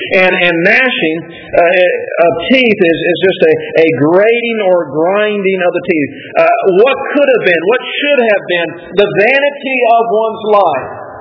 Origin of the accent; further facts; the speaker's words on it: Bowling Green, Kentucky, United States; a place not too far from where I grew up in Bowling Green, Kentucky, Mammoth Cave.